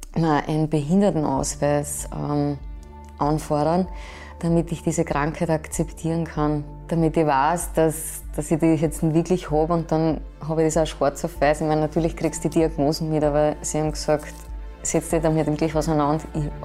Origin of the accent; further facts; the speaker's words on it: Mörbisch, Burgenland, Austria; Ich bin als Nesthäkchen zwischen meinem Bruder und meiner Schwester aufgewachsen in Mörbisch. Das ist am Ufer des Neusiedlersees.